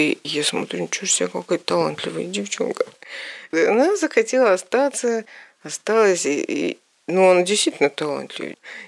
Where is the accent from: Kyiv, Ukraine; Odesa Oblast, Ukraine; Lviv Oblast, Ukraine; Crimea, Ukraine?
Crimea, Ukraine; Yalta; Я с юга, я из Ялты, я более так как-то насыщенно к цвету отношусь.